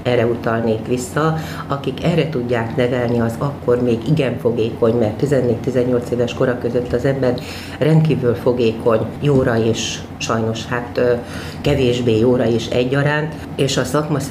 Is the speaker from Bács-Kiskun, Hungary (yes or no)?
yes; Kiskunhalas, Bács-Kiskun, Hungary; born there; Tehát közel 60 éves vagyok, Kiskunhalason születtem, és nagyon-nagyon szeretek itt élni.